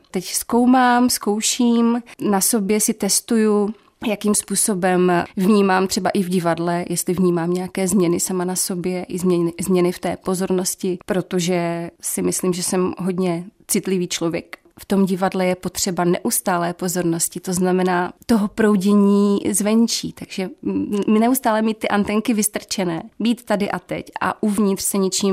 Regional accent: Moravia, Czechia; Holt jsme Češi, co si budem, jsme Moraváci vlastně

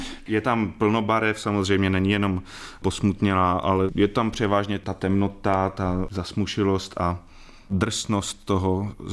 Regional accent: Zlín Region, Czechia; pocházím z toho kraje, jsem přes kopec, on je Lach, já jsem Valach

